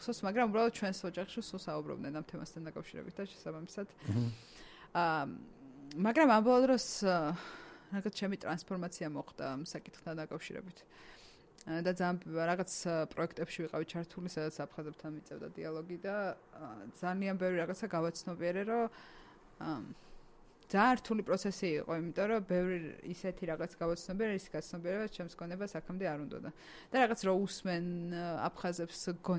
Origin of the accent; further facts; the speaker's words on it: Abkhazia, Georgia; აფხაზეთიდან ვარ და რაღაცა